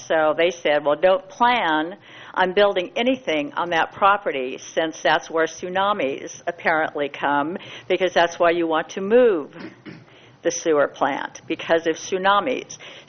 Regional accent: Morro Bay, California, United States; from Morro Bay.

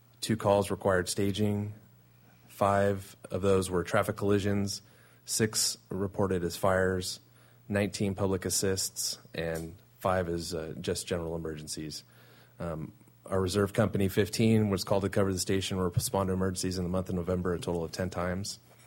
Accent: California, United States; When we get the winds here, I am from San Luis Obispo County. I know a lot of the county.

